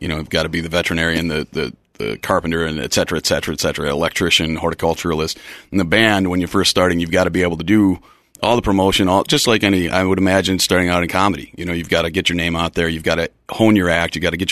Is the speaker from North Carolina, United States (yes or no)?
no; Wisconsin, United States; Well, I grew up in Wisconsin, so it's kind of like a going back home thing.